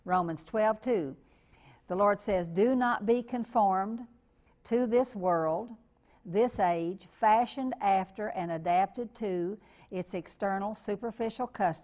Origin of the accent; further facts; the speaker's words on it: Kentucky, United States; I know I'm from Kentucky.